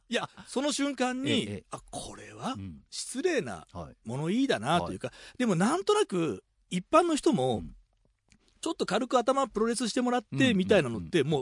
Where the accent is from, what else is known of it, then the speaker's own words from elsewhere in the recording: Osaka, Japan; moved away as an adult; now in Tokyo, Japan; 僕は大阪出身で東京30で出てきてるから